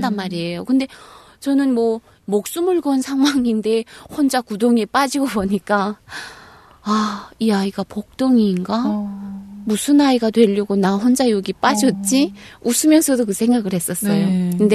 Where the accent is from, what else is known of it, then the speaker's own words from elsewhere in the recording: North Korea; now in South Korea; 근데 결정적으로 아기가 생긴 걸 알게 되면서 북한 땅에서는 못 산다.